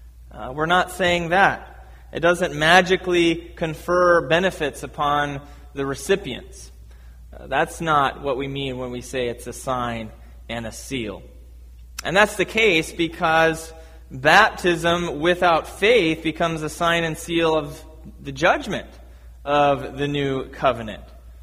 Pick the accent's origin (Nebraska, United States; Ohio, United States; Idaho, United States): Nebraska, United States; I grew up in Nebraska in a very Roman Catholic city, grew up in a largely Roman Catholic neighborhood.